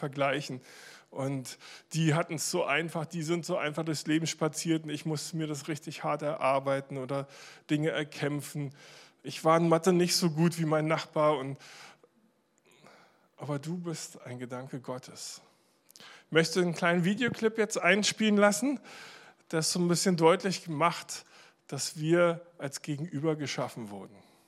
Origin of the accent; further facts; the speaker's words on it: Berlin, Germany; Und jetzt komme ich hier aus Berlin